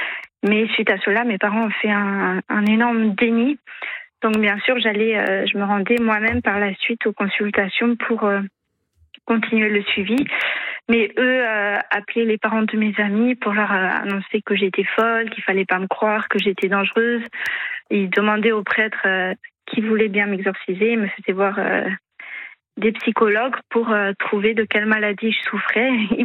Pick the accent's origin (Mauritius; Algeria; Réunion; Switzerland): Switzerland; now in Ajaccio, France; Non, je suis Suisse.